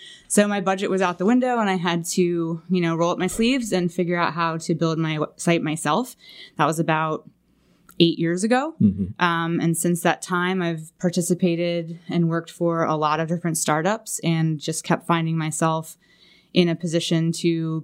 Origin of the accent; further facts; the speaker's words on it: Ocean City, New Jersey, United States; I'll tell you I grew up down in Ocean City, New Jersey. I went to Charter Tech High School for the Performing Arts as a dancer